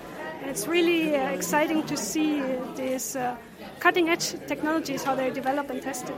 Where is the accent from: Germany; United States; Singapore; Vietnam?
Germany; now in Utrecht, Netherlands; Yes, I live in Utrecht, but I'm actually from Germany.